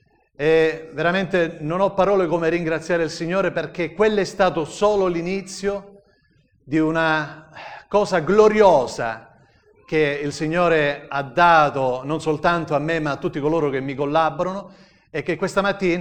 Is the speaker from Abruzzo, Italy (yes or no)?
no; Messina, Sicily, Italy; io vengo da Messina